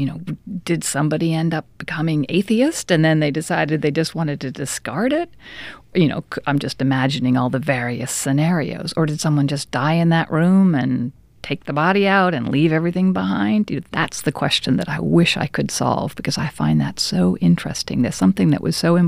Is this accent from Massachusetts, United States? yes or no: yes; Boston, Massachusetts, United States; And even when I was a child growing up in Boston, I would go to Salem, Sturbridge Village, Plymouth Plantation